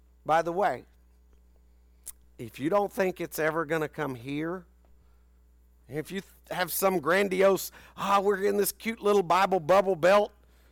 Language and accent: English; Nashville, Tennessee, United States; born there; When I was born in Nashville, Tennessee, in St. Thomas Hospital